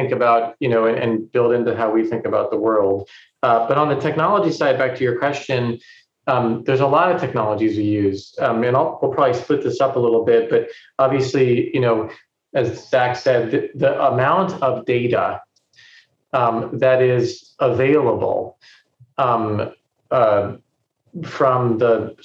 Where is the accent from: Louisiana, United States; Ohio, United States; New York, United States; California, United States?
California, United States; I come from Silicon Valley.